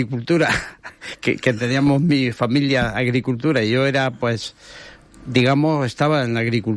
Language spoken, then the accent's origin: Spanish; Beas de Segura, Andalusia, Spain; now in Benidorm, Spain; de un pueblecito de Jaén, de Beas de Segura, provincia de Jaén, y llegué aquí